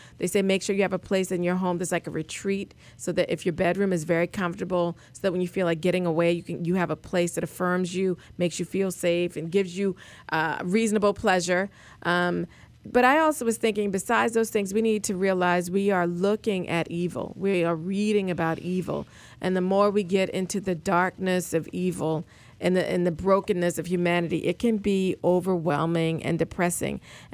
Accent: South Carolina, United States; You know, I'm from South Carolina

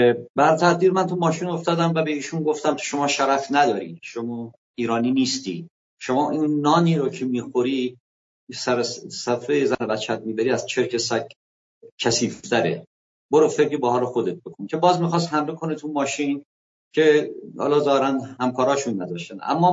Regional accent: Andimeshk, Khuzestan, Iran; now in Tehran, Iran; خودم اهل خوزستان هستم، بچه اندیمش هستم، مقیم تهران هستم

